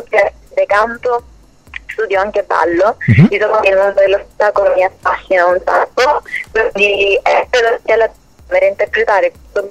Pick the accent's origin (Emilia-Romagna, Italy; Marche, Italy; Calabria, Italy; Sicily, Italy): Calabria, Italy; anche perché sono calabrese, quindi il mare è la parte fondamentale.